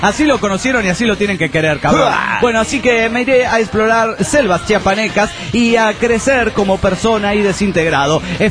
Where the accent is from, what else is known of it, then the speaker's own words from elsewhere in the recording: Perote, Veracruz, Mexico; me pidieron que regresara a Jalapa, a Perote, mi ciudad natal, de Jalapa a Perote, mi ciudad natal